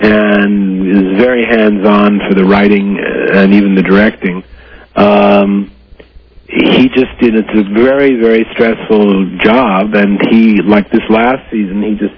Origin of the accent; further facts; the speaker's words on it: New York City, New York, United States; Yeah, I moved back to New York in 97, mainly because it's my hometown and I wanted to come home.